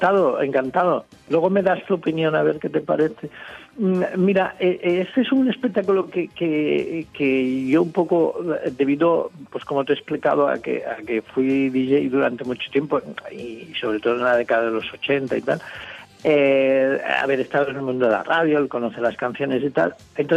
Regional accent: Lleida, Catalonia, Spain; yo empecé en la cadena COPE en Lleida, pero yo soy de Lleida

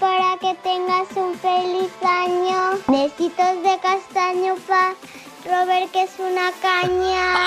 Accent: Manresa, Catalonia, Spain; Tengo 6 años. Soy de Manresa.

